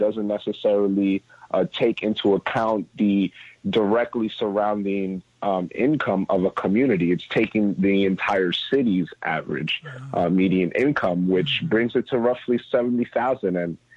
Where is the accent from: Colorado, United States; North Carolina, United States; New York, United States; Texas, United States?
New York, United States; Astoria; the community that I grew up in here in Astoria, Queens, and in Long Island City